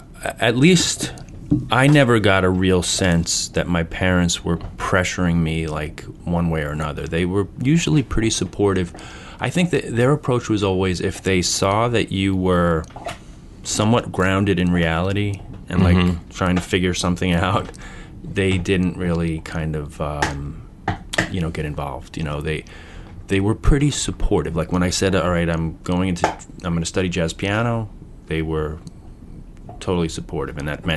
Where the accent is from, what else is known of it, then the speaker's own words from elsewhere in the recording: Queens, New York, United States; And I'm from Queens